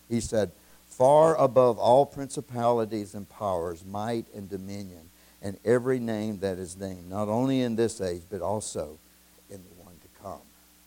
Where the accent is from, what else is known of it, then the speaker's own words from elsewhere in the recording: the South, United States; accent: southern; That is my southern accent.